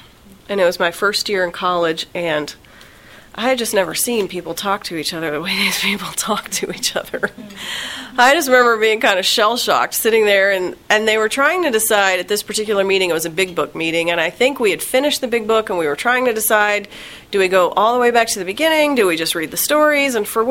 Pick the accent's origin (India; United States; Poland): United States; Louisiana; also born or lived in Texas; I grew up in Louisiana and started going to meetings in Louisiana, and then I moved to Texas, and they were all different.